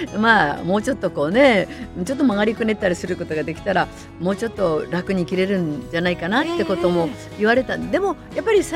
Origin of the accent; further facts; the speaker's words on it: Amakusa, Kumamoto, Japan; 私は本当にだから天草で生まれてよかったもんねと思ってます